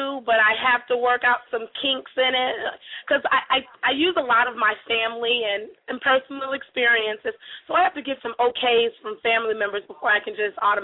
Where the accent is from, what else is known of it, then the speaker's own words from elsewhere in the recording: Joliet, Illinois, United States; now in Georgia, United States; I'm originally from Illinois, Joliet, Illinois, to be exact.